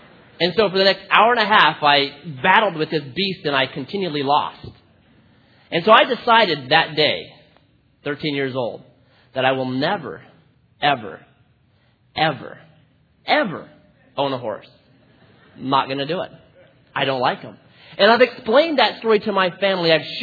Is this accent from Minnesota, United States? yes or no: no; Oregon, United States; I'm from Oregon. We've got horses up there. It's natural.